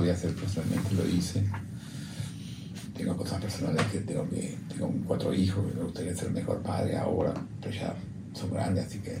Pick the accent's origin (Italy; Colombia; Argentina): Italy; sobre todo los amigos somos muy italianos